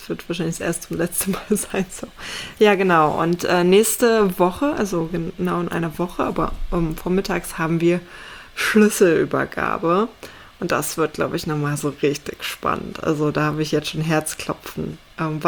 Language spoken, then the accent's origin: German; East Germany, Germany; ich bin ja in Ostdeutschland aufgewachsen, ne, ehemalige DDR.